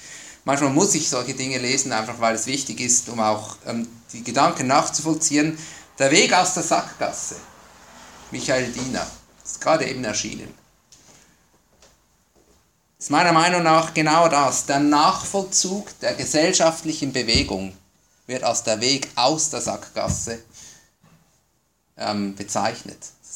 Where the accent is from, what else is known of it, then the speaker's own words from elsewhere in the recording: Switzerland; je nach Staat, bei uns in der Schweiz war es etwas später, bis etwa Mitte 20. Jahrhundert.